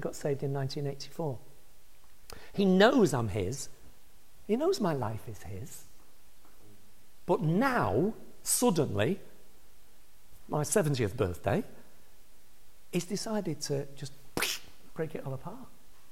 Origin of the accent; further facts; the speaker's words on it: England, United Kingdom; I'm a male Englishman, right? So that's against me for a start. I grew up in the north of England in the 50s and 60s.